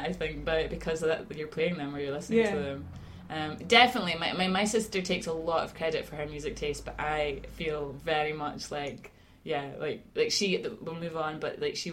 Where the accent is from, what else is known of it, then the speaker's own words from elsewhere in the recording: Aberdeen, Scotland, United Kingdom; now in Glasgow, United Kingdom; in Aberdeen, I have a truly cute relationship with growing up in Aberdeen, and music in Aberdeen, I think, is hard going.